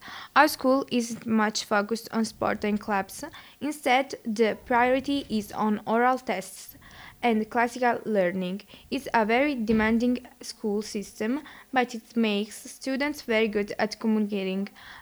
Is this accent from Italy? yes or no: yes; Italy; English is a second language; I come from Italy. I'm 15 years old, almost 16, I live in Naples